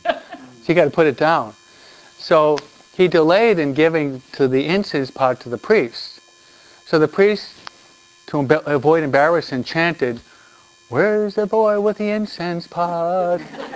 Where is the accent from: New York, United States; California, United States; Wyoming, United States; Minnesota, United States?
New York, United States; accent: New York; I was brought up and raised in the East Coast. You probably know by my New York accent, huh?